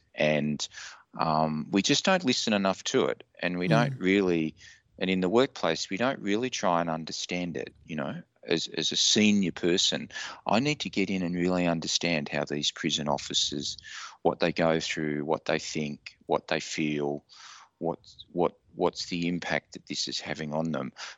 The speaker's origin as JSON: {"language": "English", "country": "Australia", "said": "I was from Australia"}